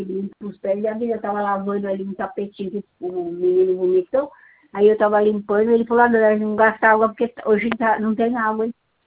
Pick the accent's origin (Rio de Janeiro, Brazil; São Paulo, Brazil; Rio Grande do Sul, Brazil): São Paulo, Brazil; Bauru; Então, eu sou de Bauru. Aqui você está falando que eu moro em Bauru